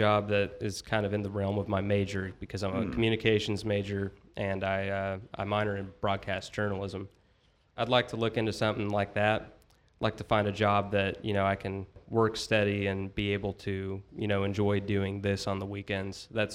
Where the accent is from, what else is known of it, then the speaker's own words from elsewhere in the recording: Kentucky, United States; I think it really connected with a lot of people from my hometown too, even some of the older folks who, you know, I don't know if you know this, but a lot of people moved up to Ohio and places like that for work from Harlan County.